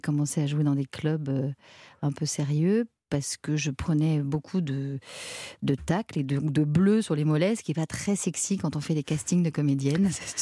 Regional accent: Paris, Île-de-France, France; je suis parisienne.

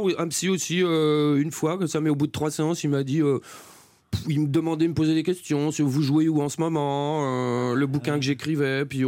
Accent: Le Creusot, Bourgogne-Franche-Comté, France; born there; also born or lived in Montceau-les-Mines; je suis né au Creusot, mais j'ai habité à Mont-Soulémine pendant 20 ans.

